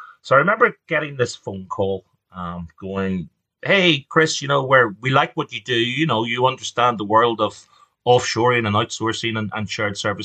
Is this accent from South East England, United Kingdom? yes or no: no; Belfast, Northern Ireland, United Kingdom; it's a little bit like us growing up in Belfast. You know, when you'd watch the TV in the 70s and 80s, you know, the troubles were always on the front of the BBC News.